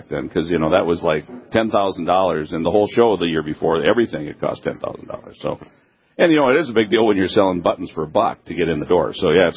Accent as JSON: {"language": "English", "town": "Minot", "region": "North Dakota", "country": "United States", "tie": "born or raised there", "said": "I grew up in Minot, yeah."}